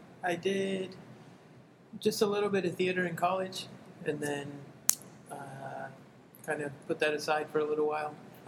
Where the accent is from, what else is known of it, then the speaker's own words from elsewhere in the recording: Blacksburg, Virginia, United States; I grew up in Southwest Virginia, basically in the mountains, in the New River Valley.